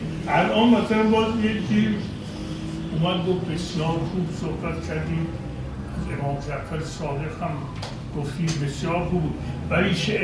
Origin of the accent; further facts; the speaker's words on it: Iran; born there; بنده در خاک ایران دنیا آمدم،